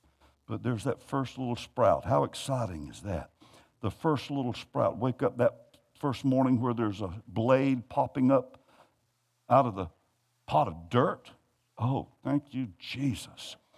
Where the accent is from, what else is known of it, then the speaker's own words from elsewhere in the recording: United States; I had the thought, because I'm an American, I repent for this.